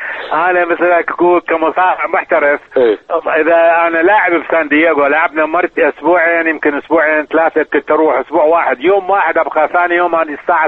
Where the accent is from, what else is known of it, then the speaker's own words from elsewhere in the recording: Iraq; now in United States; احنا عراقيين واحنا دمنا حار وتعرف هذا بلدنا خلقنا به العراق